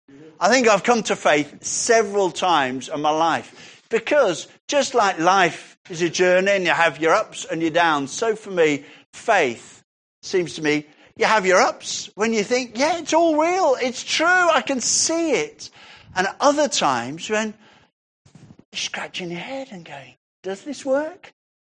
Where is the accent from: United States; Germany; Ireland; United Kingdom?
United Kingdom; Sutton Coldfield, West Midlands; born there; I was born in Sutton Coldfield. I was born at number 41 Victoria Road in Sutton Coldfield. That was my parents' home. I was born at home.